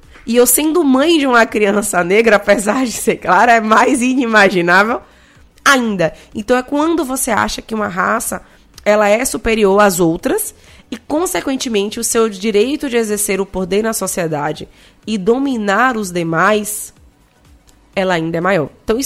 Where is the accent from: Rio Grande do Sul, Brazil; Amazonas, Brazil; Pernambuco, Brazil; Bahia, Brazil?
Bahia, Brazil; Cachoeira; É a minha terra